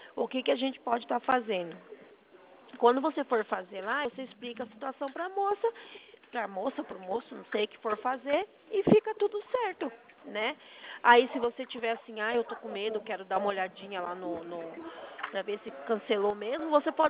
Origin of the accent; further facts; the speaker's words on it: Sorocaba, São Paulo, Brazil; Eu sou de Sorocaba.